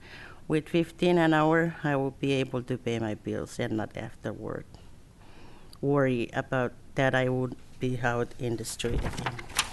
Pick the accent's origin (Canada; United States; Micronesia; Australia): Micronesia; Chuuk; I'm from Chuuk State in the Federated States of Micronesia.